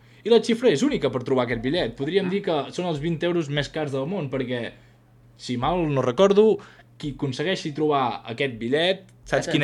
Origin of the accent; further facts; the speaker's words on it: Catalonia, Spain; sóc de Catalunya Central